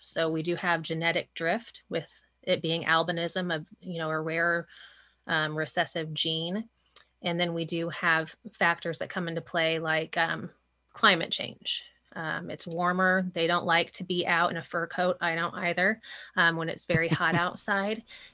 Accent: Olney, Illinois, United States; Well, I grew up in Olney, so this is nothing new to me at all.

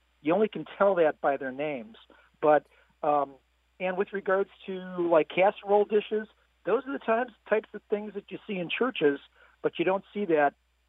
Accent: Chicago, Illinois, United States; I grew up in Chicago. I married a woman down in Iroquois County, and we have a country house down here now.

